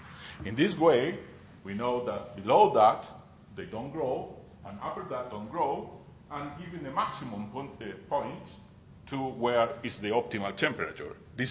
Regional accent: Chile; English is a second language; now in United States; I am from Chile.

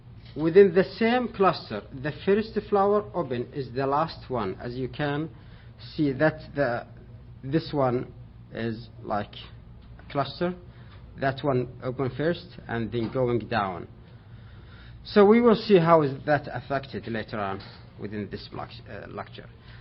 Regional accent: Saudi Arabia; now in United States; I'm from Saudi Arabia, a grad student at Oregon State University.

